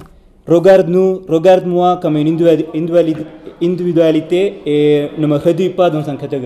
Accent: Sri Lanka; French is a second language; moved away as an adult; now in Switzerland; moi je suis arrivé en Suisse en tant que requérant d'asile à la fin de 2009. Je suis originaire de Sri Lanka

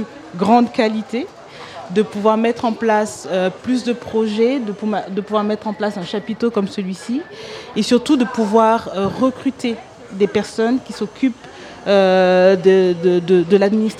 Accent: Côte d’Ivoire; also born or lived in Montreal; en tant qu'Ivoirienne, je me suis toujours intéressée plus spécifiquement au cinéma africain.

